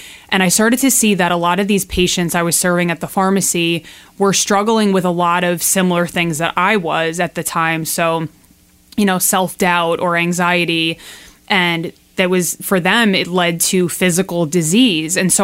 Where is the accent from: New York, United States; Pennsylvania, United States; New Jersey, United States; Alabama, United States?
New York, United States; accent: Long Island; So you'll probably hear from my accent, I'm from Long Island.